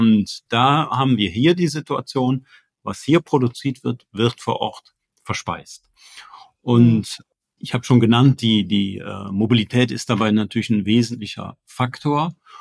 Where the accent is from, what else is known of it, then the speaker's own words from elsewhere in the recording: Eifel, Germany; ich stamme ja aus der Eifel, ne, aus einem landwirtschaftlichen Betrieb, und wir sind vier Jungs zu Hause.